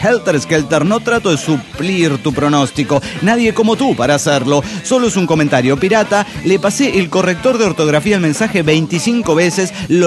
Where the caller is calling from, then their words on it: Santa Clara, California, United States; desde Santa Clara, California.